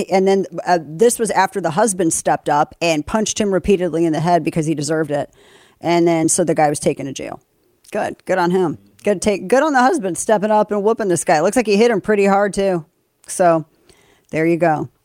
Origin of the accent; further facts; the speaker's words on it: Missouri, United States; I'm from Missouri, and now we're in Texas.